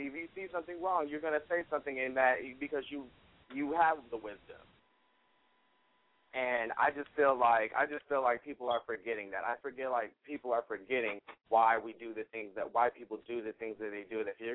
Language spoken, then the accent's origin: English; Sacramento, California, United States; Hello, guys. I'm from Sacramento.